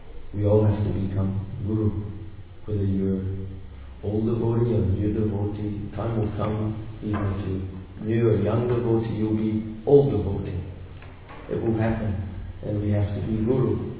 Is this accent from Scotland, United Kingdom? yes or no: yes; Scotland, United Kingdom; accent: Scottish; I asked Srila Prabhupada, in my Scottish accent, I've got a Scottish accent. It used to be a lot more Scottish in those days.